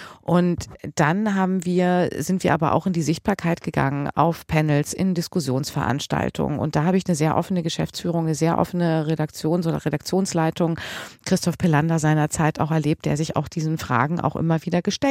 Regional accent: Lower Saxony, Germany; also born or lived in East Germany; weil mein Vater kommt aus Algerien. Geboren bin ich aber in Ostdeutschland. Und bin rübergekommen, da stand die Mauer noch, und bin in Niedersachsen groß geworden. Und meine Wahlheimat ist die Nordsee.

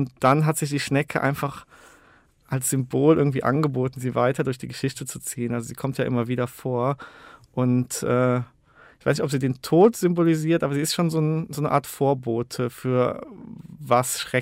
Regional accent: Kommern, North Rhine-Westphalia, Germany; also born or lived in Euskirchen; ich bin in Euskirchen geboren, bin aber aufgewachsen in einem noch kleineren Dorf, so 15 Minuten von Euskirchen. Das heißt Kommern und einer noch kleineren Stadt Mechernich.

